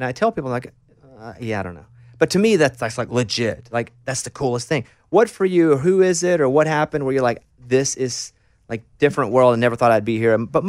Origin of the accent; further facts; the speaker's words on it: Arkansas, United States; And I'm from Arkansas and he was played at Arkansas